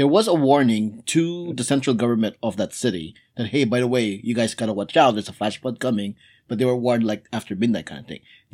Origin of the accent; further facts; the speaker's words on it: United States; I'm American. We don't follow science.